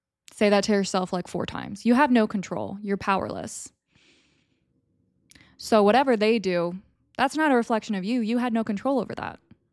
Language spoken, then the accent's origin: English; Illinois, United States; So I'm originally from Illinois. So we did ILMEA, Illinois Music Educators Association.